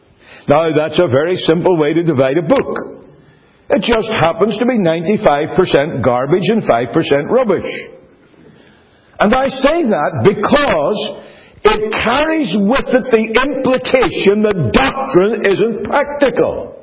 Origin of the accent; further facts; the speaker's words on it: Northern Ireland, United Kingdom; I grew up in Northern Ireland with a lot of preaching, very good preaching, and very sincere preaching.